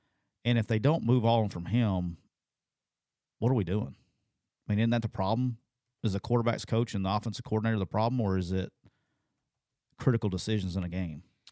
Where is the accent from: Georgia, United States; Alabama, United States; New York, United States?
Alabama, United States; He got me there, and I'm from Alabama.